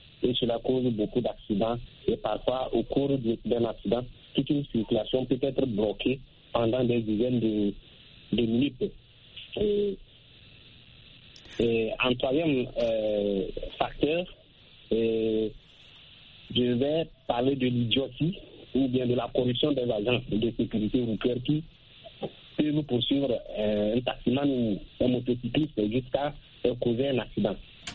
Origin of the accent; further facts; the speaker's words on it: Togo; la mauvaise qualité des routes chez nous au Togo ici